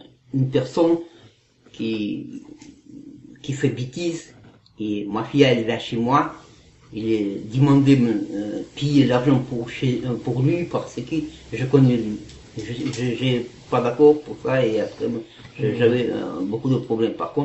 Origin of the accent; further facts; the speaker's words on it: Kazakhstan; moved away; je suis kazakh, je viens du Kazakhstan, j'ai 48 ans.